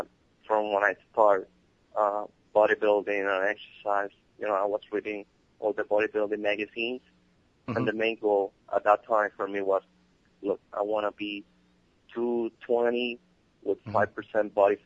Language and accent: English; Puerto Rico; I'm from Puerto Rico.